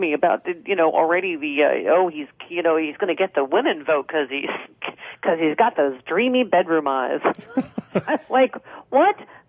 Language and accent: English; Buffalo, New York, United States; but that's my home state. I mean, that's my home right near where I grew up in Buffalo.